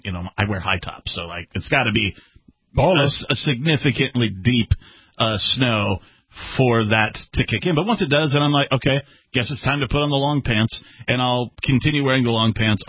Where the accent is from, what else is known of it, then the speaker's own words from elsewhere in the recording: Wisconsin, United States; moved away; So, I grew up in Wisconsin, so, winter's kind of an old hat. I did move away from winter to the West Coast